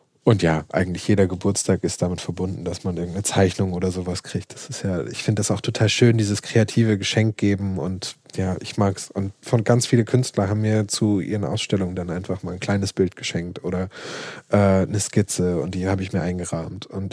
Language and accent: German; Hamburg, Germany; Ich komme aus Eimsbüttel. Also ich wohne in Eimsbüttel. Und aufgewachsen bin ich im Grindelviertel.